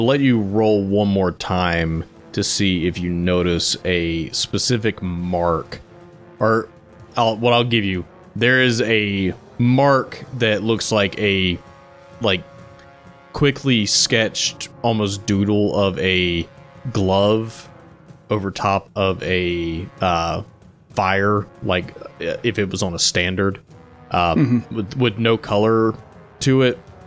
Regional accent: the South, United States; like we're all from the South.

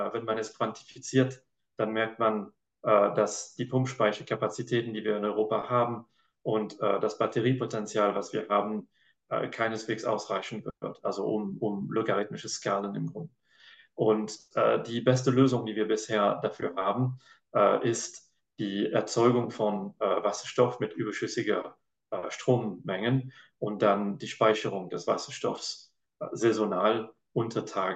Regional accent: France; also born or lived in United Kingdom; now in Germany; ich bin in Großbritannien geboren, in Frankreich zur Schule gegangen, habe dann wieder in England Physik und Energiepolitik studiert und habe dann in Deutschland angefangen zu arbeiten.

